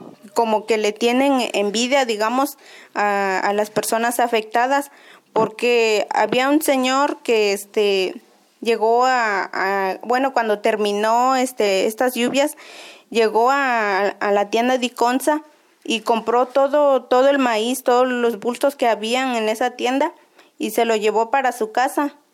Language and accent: Spanish; Yucunduta, Guerrero, Mexico; vengo de la comunidad de Yucunduta, municipio de Metlatono.